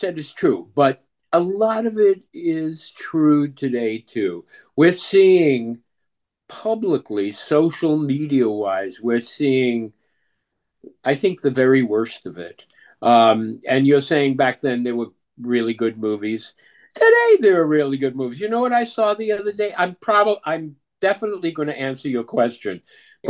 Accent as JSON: {"language": "English", "town": "Brooklyn", "region": "New York", "country": "United States", "tie": "born or raised there", "said": "I'm born and bred in Brooklyn, New York. Really, a long time ago."}